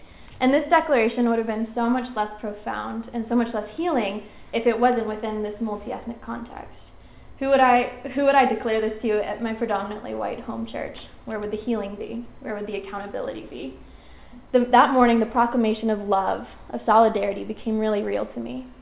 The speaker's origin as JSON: {"language": "English", "town": "Los Gatos", "region": "California", "country": "United States", "tie": "born or raised there", "said": "So I grew up in Los Gatos, California, where Rachel was also."}